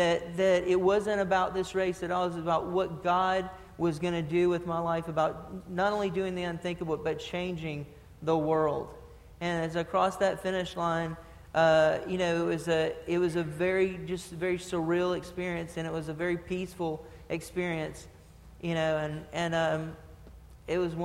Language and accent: English; the South, United States; And I'm from the South where we have 90,000 people packing stadiums.